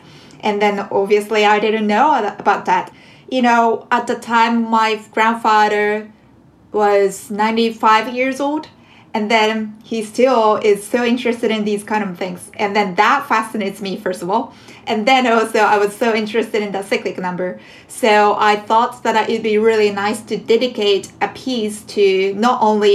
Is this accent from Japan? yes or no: yes; Japan; now in New York City, United States; It's not a normal in Japan, my home country.